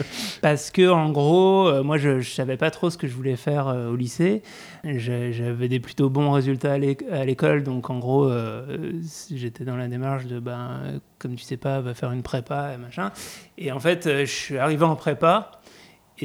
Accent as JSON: {"language": "French", "town": "Lyon", "region": "Auvergne-Rhône-Alpes", "country": "France", "lives_now": "Paris, France", "said": "moi je viens de Lyon à la base, qui est déjà une belle ville de cinéma, et arrivé tout seul dans un studio à Paris"}